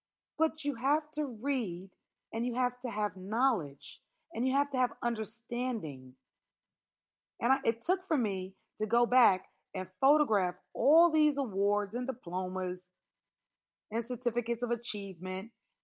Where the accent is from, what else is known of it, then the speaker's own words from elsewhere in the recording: United States; born there; My mother is, but I'm not. I was born in America.